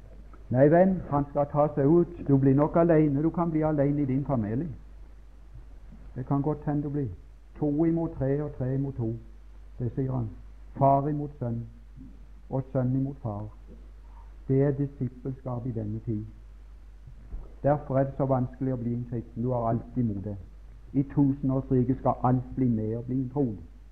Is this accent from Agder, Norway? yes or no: yes; Mosby, Agder, Norway; når jeg kjørte med hest hjemme på Mosby og skulle på skogen etter høy eller ved